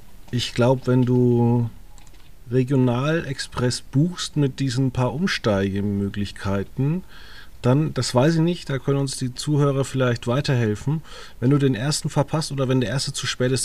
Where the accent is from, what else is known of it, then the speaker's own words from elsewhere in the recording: Bavaria, Germany; Ich als Franke kann dir sagen, in München, da gibt es sowieso nichts zu sehen.